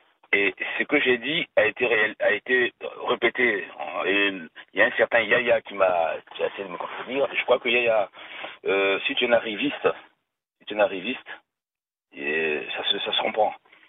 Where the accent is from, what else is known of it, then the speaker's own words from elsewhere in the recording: north, Côte d’Ivoire; Moi, je suis nordiste.